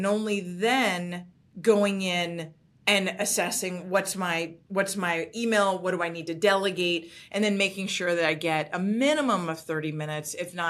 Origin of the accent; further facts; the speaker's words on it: New York, United States; I can talk fast. I'm from New York.